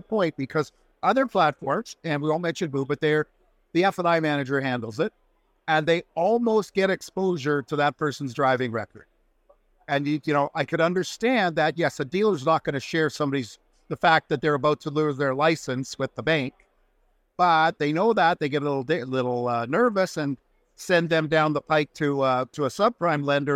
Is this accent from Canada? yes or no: yes; Vancouver, British Columbia, Canada; And we're from Vancouver, Canada.